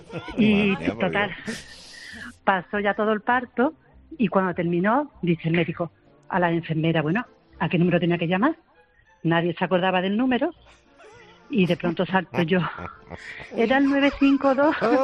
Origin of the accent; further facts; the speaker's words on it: Ronda, Andalusia, Spain; Yo soy de Ronda.